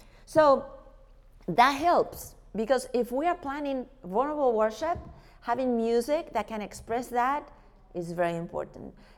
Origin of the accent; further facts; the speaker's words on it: Uruguay; English is a second language; now in Spain; Now, I am from Uruguay, this little country in South America, and I live in Spain for 20 years.